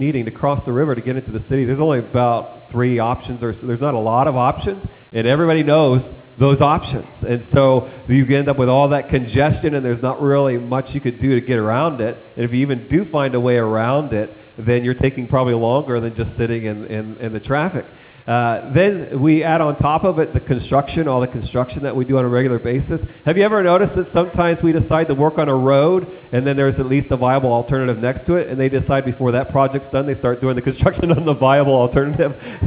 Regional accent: Ohio, United States; And I always get teased when people find out I'm from Ohio about how bad we are in Ohio driving.

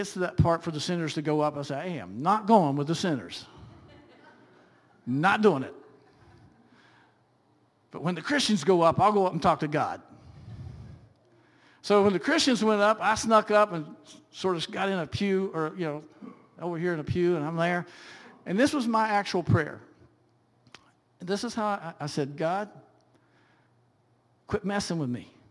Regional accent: Virginia, United States; I grew up in Southwest Virginia in the mountains. I'm a hillbilly through and through.

